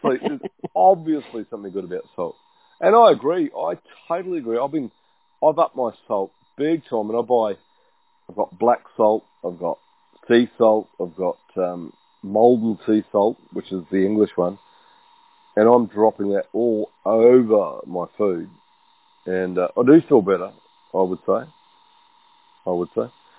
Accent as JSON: {"language": "English", "country": "New Zealand", "tie": "born or raised there", "said": "And so I grew up in New Zealand."}